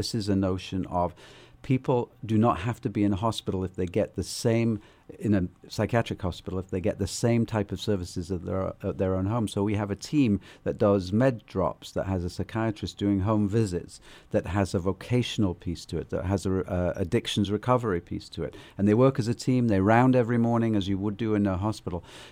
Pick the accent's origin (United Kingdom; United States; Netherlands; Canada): United Kingdom; England; And of course, because I'm from England, there's another story in terms of Winston Churchill, which runs along those lines.